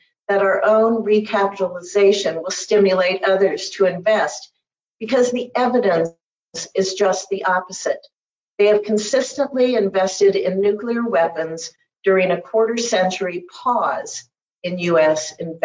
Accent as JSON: {"language": "English", "region": "Nebraska", "country": "United States", "tie": "born or raised there", "said": "when he was visiting Offutt Air Force Base in my home state of Nebraska."}